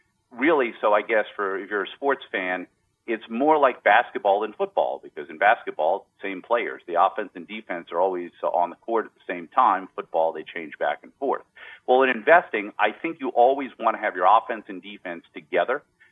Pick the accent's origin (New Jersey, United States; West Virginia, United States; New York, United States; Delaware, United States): New Jersey, United States; since you and I were young men growing up in New Jersey